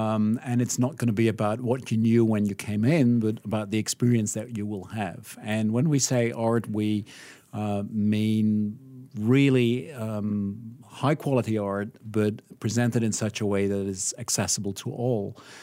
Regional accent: Belgium; moved away as an adult; I hail from Belgium.

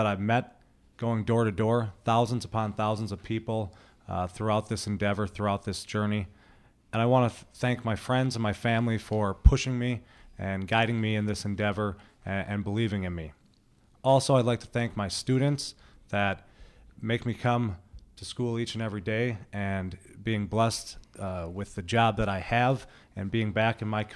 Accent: Lake Tomahawk, Wisconsin, United States; I'm born and raised in Lake Tomahawk, currently hold the seat of town supervisor there in my first term.

